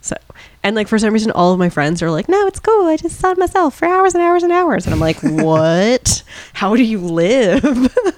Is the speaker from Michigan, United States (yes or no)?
no; Long Island, New York, United States; Like, I grew up on Long Island, so I was surrounded by beaches. And there was like Long Beach, Jones Beach, Robert Moses.